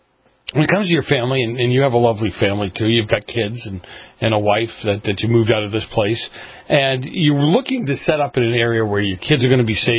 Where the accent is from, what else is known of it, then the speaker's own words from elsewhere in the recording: Boston, Massachusetts, United States; I came from Boston, so I was a Yankee.